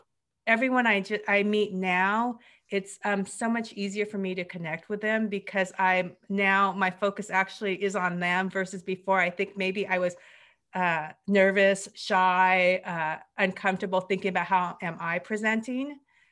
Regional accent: South Korea; Because I'm originally from Korea, and I was orphaned in Korea.

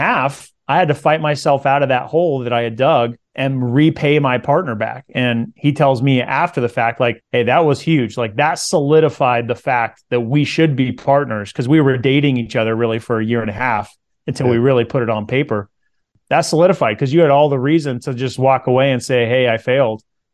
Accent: California, United States; So I grew up in Central California where houses are $200,000-$300,000 as median price points.

